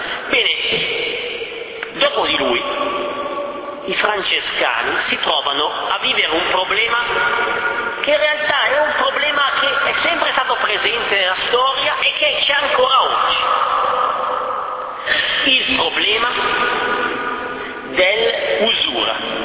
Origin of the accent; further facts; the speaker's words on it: Abbiategrasso, Lombardy, Italy; io vengo da Piategrasso, mio nonno era nelle zone de Vöger, che significa ozero in italiano